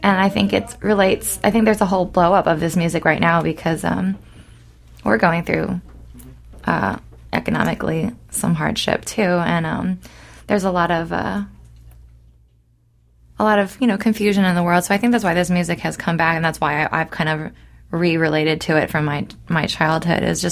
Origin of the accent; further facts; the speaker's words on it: New Orleans, Louisiana, United States; Growing up here, born and raised in New Orleans, there was times, especially in high school, where I was so ready to see the real world